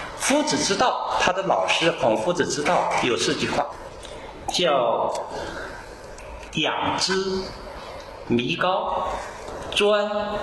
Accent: China; 我们中国人自己也说自己没有信仰嘛

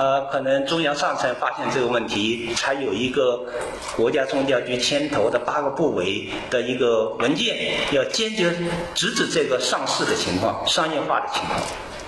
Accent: China; 我们中国人自己也说自己没有信仰嘛

